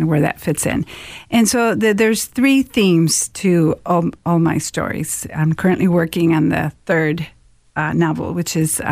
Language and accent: English; Mexico; moved away as an adult; now in United States; I'm originally from Mexico, and I came here to study at the University of Minnesota.